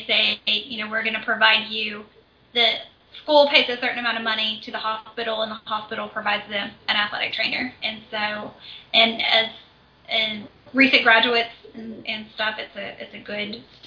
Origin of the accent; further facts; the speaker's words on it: Wilburton, Oklahoma, United States; Okay. Let's start with high school. I went to high school in Wilburton, Oklahoma. It's in southeastern Oklahoma. It's a little bitty town.